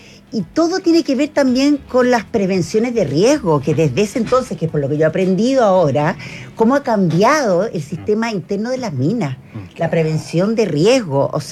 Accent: Chile; nosotros que somos chilenos sabemos la importancia de lo que es la mina para nosotros

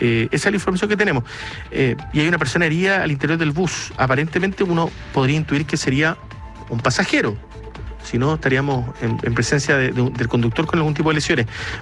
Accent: Lota, Biobío, Chile; somos de Lota, somos casi vecinos

